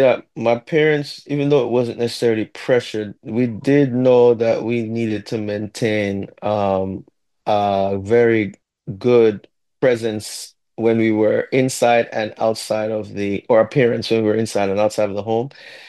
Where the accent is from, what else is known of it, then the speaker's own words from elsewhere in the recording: Mandeville, Manchester, Jamaica; also born or lived in Kingston; My faith journey started as a pastor's kid growing up in Jamaica. As you know, I'm born in Kingston, Jamaica, but was raised in Mandeville, Jamaica.